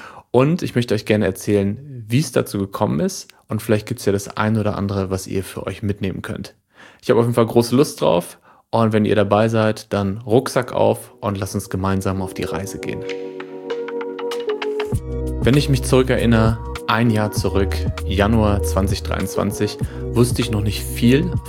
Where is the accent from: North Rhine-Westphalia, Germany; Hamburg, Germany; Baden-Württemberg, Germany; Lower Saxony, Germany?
North Rhine-Westphalia, Germany; Lippstadt; in meiner Heimatstadt. Ich habe mich total gefreut, nach Lippstadt zu kommen, die Stadt, in der ich lange gelebt habe, in der ich geboren bin, in der ich viele Freunde habe und Familie.